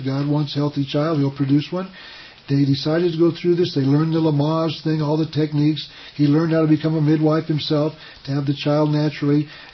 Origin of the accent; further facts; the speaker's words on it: Tucson, Arizona, United States; born there; I was born in Tucson, Arizona.